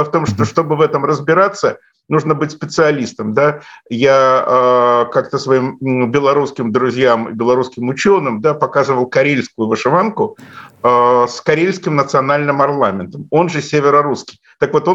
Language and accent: Russian; Belarus; Я сам белорус и, в общем, с удовольствием ношу свой национальный орнамент.